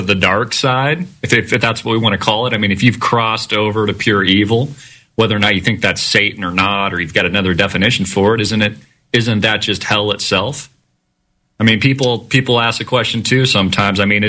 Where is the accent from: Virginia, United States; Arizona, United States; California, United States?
California, United States; Orange County; I have. I'm from Orange County. I've been to the Brea tar pits before.